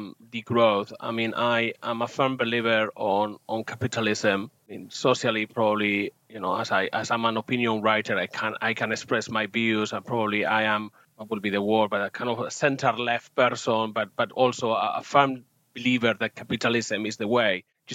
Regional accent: Spain; there was a coup d'etat in February of 81 in my home country, Spain. I was tiny. I was 4 years old, but I kind of have a foggy memory of it.

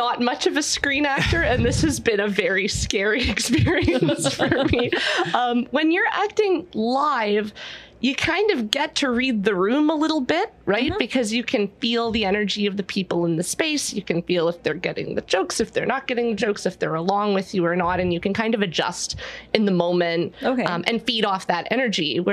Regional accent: Mississauga, Ontario, Canada; also born or lived in Toronto; Yeah, I grew up in Mississauga. I've lived Mississauga my whole life, except when I took a slight detour out and lived in Toronto, went to U of T for acting as well. And then, yeah, met this guy. We moved back to Mississauga.

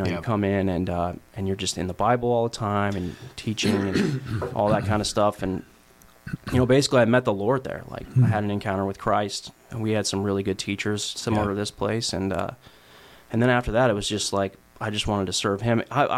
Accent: Boise, Idaho, United States; also born or lived in South Carolina / Oregon; Lived in South Carolina for a while, yeah. And Oregon. And anyways, but I grew up in Boise, Idaho, which is where I kind of say that I'm from, because that's where I went to high school and everything.

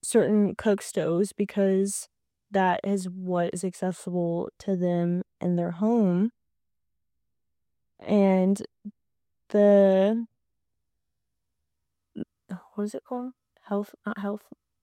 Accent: United States; And me as an American white woman are not having to deal with or even think about those kinds of things.

